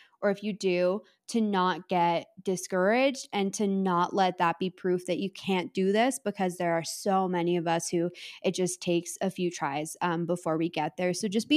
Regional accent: Canada; I am Canadian and I am the biggest baby about the cold.

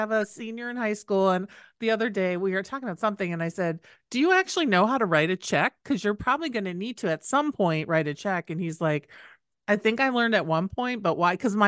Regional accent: Midwest, United States; I mean, I grew up in the Midwest, right?

